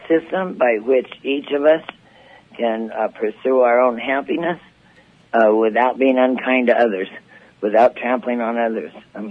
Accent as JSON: {"language": "English", "country": "United States", "said": "I am an American. I live in America."}